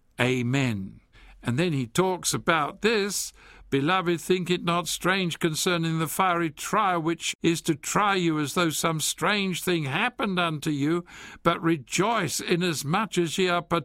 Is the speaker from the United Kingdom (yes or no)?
yes; England, United Kingdom; moved away as an adult; We came from England. Our children wore school uniforms, so they had one set of clothes to go to school on.